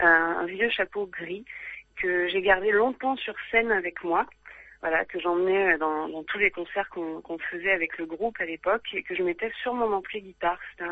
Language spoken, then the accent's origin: French; Lyon, Auvergne-Rhône-Alpes, France; Alors je suis une pure lyonnaise, oui, 100% pure Lyon.